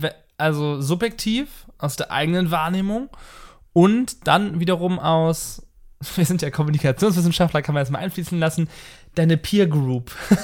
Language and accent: German; North Rhine-Westphalia, Germany; ich komme aus dem Rheinland.